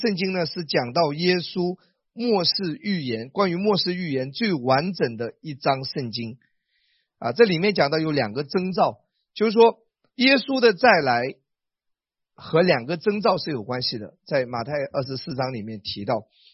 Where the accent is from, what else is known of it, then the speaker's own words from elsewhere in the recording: China; 所以我们中国人如果不是基督徒，你就不理解